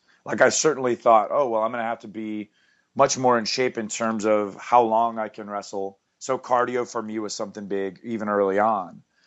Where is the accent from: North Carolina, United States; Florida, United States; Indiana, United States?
North Carolina, United States; Originally, it was the Crockett Promotions because I grew up in North Carolina.